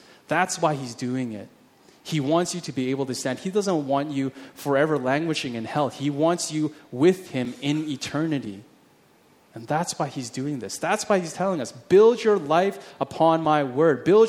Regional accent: Vancouver, British Columbia, Canada; where I grew up in Vancouver. It's a ring of fire. We're always in constant danger of earthquakes.

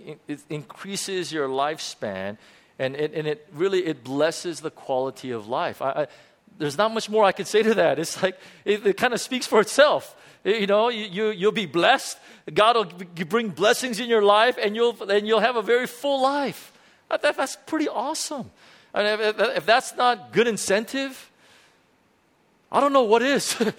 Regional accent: United States; I'm not bagging on America or anything like that. I'm also American.

